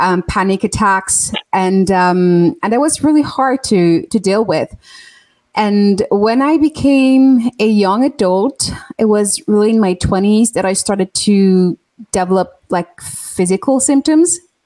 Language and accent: English; France; English is a second language; moved away; So I'm now 37, but I was born in France, and I grew up in France, and I really grew up in a very toxic and abusive environment.